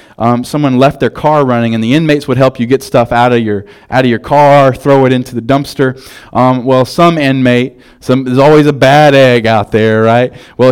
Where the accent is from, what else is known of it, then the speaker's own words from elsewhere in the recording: South Carolina, United States; I'm from South Carolina, and like it's kind of rural and mountains.